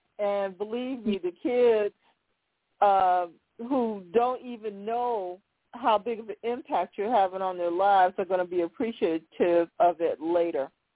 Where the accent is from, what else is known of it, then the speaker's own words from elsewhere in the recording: Fresno, California, United States; I would tell people, I'm from Southwest Fresno.